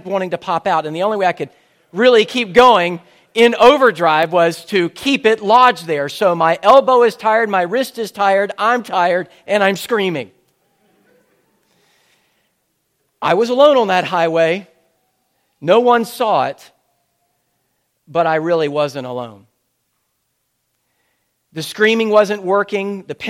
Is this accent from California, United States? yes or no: no; Irmo, South Carolina, United States; by my hometown of Irmo, at least the town not which I was born, but the town in which I realized who I was as a human being, and that is a small town called Irmo, just outside of Columbia.